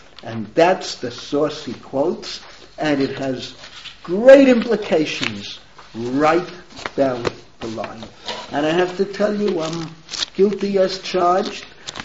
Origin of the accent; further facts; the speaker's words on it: New York, United States; But I grew up in New York. But this is cold compared to the way it is in New York.